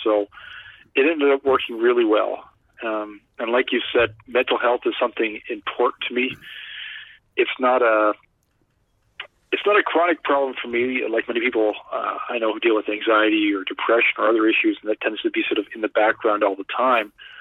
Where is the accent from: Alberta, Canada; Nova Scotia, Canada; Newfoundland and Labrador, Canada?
Nova Scotia, Canada; Halifax; now in Ottawa, Canada; going back home where I spent most of my time growing up in Halifax.